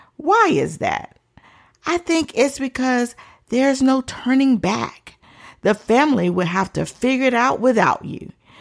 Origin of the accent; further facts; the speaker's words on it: Orlando, Florida, United States; I grew up in Orlando, Florida, so I might be a little biased